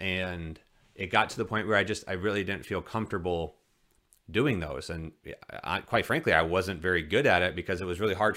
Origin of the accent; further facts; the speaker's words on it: Bloomington, Illinois, United States; back in my hometown of Bloomington, Illinois, with State Farm Insurance